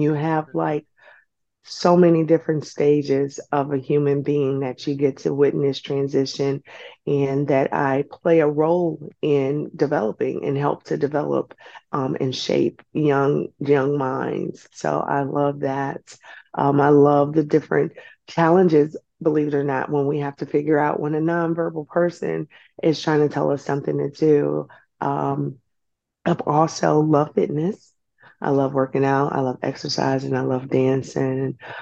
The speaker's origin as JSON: {"language": "English", "town": "St. Louis", "region": "Missouri", "country": "United States", "lives_now": "Hampton Roads, United States", "said": "That's my full name. I am a pediatrician. I am from St. Louis, Missouri."}